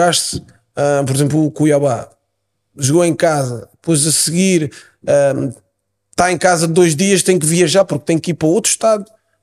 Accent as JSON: {"language": "Portuguese", "country": "Portugal", "said": "para nós como portugueses é gratificante ver este trabalho"}